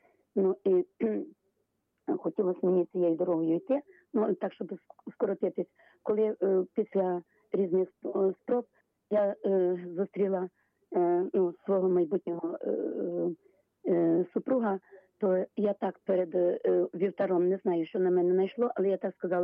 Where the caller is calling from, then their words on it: Khmelnytskyi, Khmelnytskyi Oblast, Ukraine; Я з Хмельницька, парафія Святої Анни